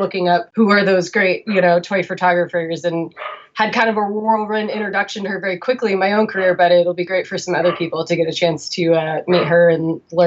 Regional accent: Seattle, Washington, United States; now in Portland, United States; was in the midst of planning the toy photography meetup in Seattle at the time, which is actually my hometown. I moved to Portland from Seattle like 12 years ago now.

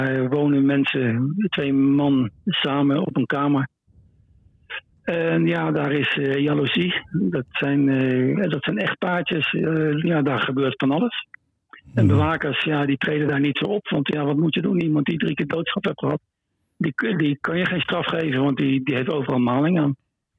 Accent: Netherlands; als Nederlander die daar zit zonder familie en zonder contacten, is het een hel.

